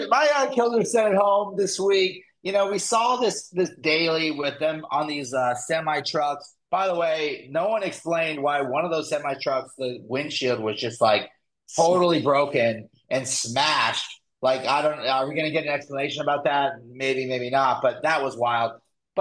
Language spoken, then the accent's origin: English; Colorado, United States; I grew up in Colorado, and they always had those, on the side of the highway in the mountains.